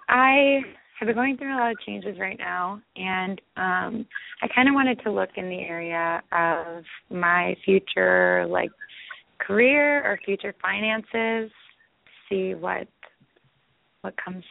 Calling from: Illinois, United States; I'm calling from Illinois.

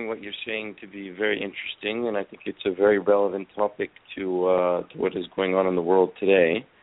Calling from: Canada; Yes, I am calling actually from Canada.

